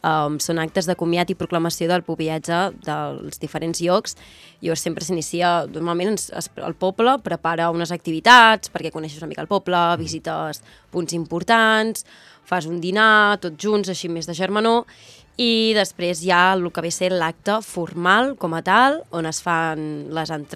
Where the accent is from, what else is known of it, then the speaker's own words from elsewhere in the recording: Figueres, Catalonia, Spain; tinc 22 anys, sóc de Figueres, vaig ser la pubilla de Figueres 2023 i actualment estic acabant per fi la carrera de farmàcia a Barcelona